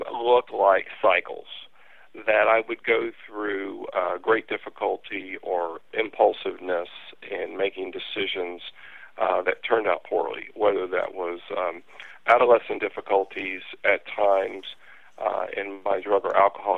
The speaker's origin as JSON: {"language": "English", "region": "Texas", "country": "United States", "tie": "born or raised there", "said": "Growing up in Texas, it wasn't always the most comfortable place to be. It's always pretty hot here."}